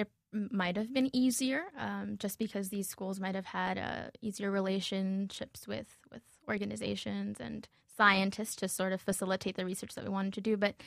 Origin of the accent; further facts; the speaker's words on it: Uniondale, New York, United States; I'm from Uniondale, and Uniondale is a minority community, especially when you look at the public school system.